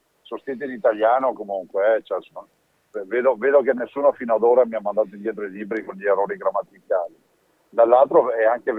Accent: Conegliano, Veneto, Italy; da Conegliano, quindi dal mio paese, da Bibbano di Govega

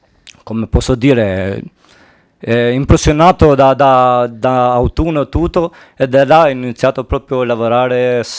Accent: Albania; Italian is a second language; now in Italy; Vengo da Albania.

